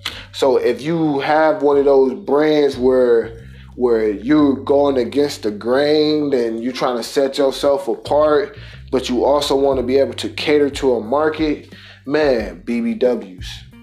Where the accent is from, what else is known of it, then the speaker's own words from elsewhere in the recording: Detroit, Michigan, United States; But because me personally, I'm from Detroit. Only thing I grew up on was curves.